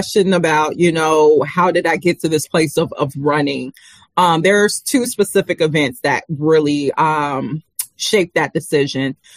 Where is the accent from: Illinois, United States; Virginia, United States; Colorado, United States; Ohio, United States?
Illinois, United States; Chicago; So for me, again, you know, growing up in Chicago, I know policing happens in largely Black working class communities